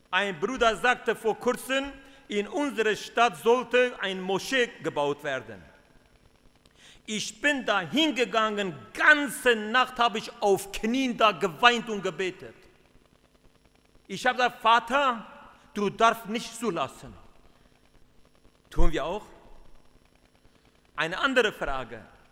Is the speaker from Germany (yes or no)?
no; Turkey; Ihr Lieben, ich komme aus der Türkei. Ich gehöre zu dem Volk der Kurden.